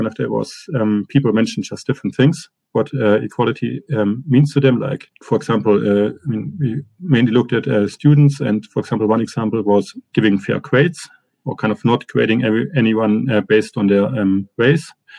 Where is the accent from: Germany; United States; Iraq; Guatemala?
Germany; now in United Kingdom; I'm originally from Germany, and I did my undergraduate degrees and my master degree in Germany as well, and then went for my PhD to Cardiff, Wales. Then afterwards, I spent 3 years as a postdoc in Bath, which is in West England.